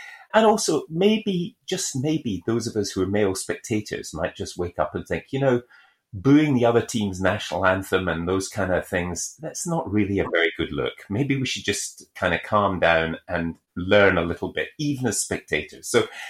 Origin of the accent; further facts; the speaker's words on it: Scotland, United Kingdom; I am a Scottish person